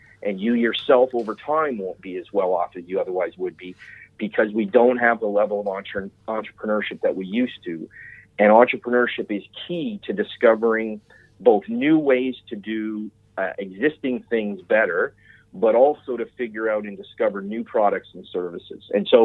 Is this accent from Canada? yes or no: yes; Canada; And unfortunately, my home country of Canada